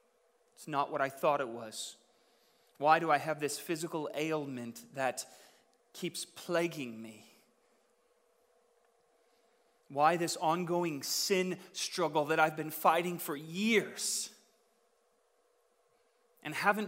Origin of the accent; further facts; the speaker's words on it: Idaho, United States; I grew up in Idaho. Rice-a-roni goes with your animal of choice.